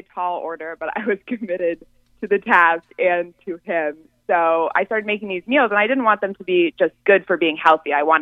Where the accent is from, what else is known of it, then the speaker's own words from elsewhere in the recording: California, United States; I'm from California. I love all things grilled, avocados, you know, whole foods.